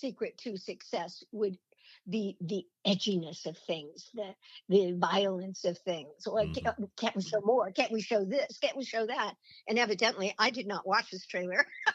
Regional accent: California, United States; also born or lived in Long Beach; I was born in Long Beach and in California, and we lived in Baldwin Hills and we lived in Beverly Hills.

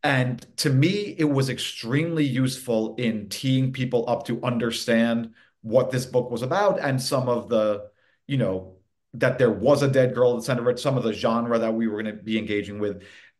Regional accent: Manhattan, New York, United States; I grew up reading it. I grew up in Manhattan, and there was a paper on the breakfast table every morning.

